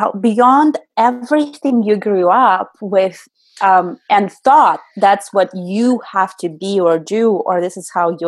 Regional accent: Russia; The cultural reach in my world when I was raised in Russia would have been having a family

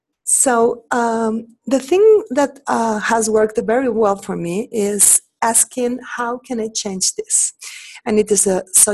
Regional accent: Mexico; English is a second language; Actually, I am from Mexico, and in all Latin America, what I have found is that people love having money as the major excuse for not living their life.

